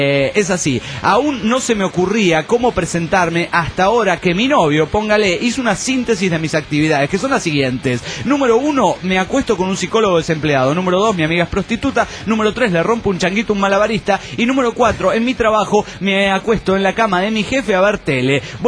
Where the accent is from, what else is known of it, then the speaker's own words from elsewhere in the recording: San Luis, Argentina; soy de San Luis, Argentina